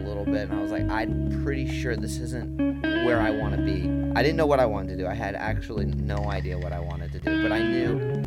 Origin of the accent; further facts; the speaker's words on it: Miami, Florida, United States; So I grew up in South Florida. I was born in Miami, still a big Dolphins fan.